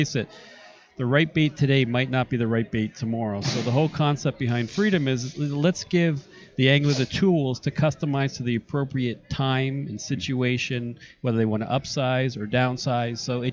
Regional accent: Toronto, Ontario, Canada; I'm from Toronto, Canada.

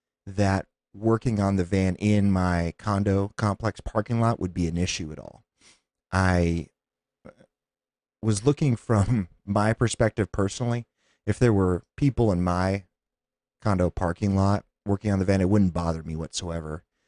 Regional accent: Phoenix, Arizona, United States; I would be maybe one of a few, five or less, that would be born and raised in Phoenix.

